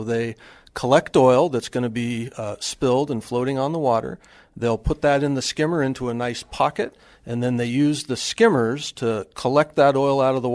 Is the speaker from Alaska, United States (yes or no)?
yes; Valdez, Alaska, United States; I grew up in Prince William Sound. I was born in Valdez